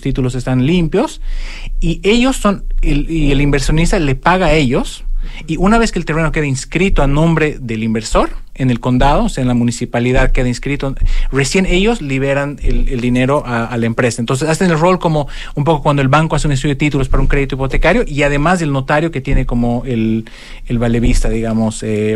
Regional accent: Bolivia; born there; accent: Bolivian; Yo nací en Bolivia, por eso el acento peculiar.

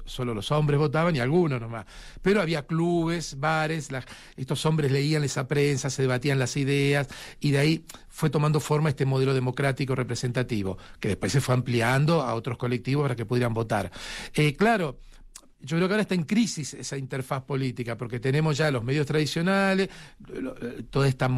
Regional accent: Argentina; Yo soy argentino, pensemos en la segunda mitad del siglo XX

